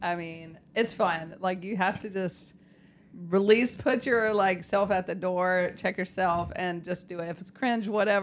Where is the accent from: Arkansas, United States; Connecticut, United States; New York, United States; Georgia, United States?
Georgia, United States; I am a board certified neurosurgeon. I am from Georgia. I practice in Atlanta. I was born and raised right outside of Atlanta, and I've been there for 10 years.